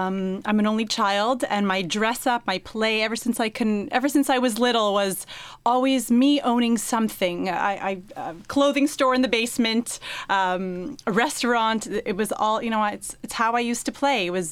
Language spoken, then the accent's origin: English; Mount Royal, Quebec, Canada; I grew up in TMR, and yeah. No, I don't live there anymore, but I grew up there.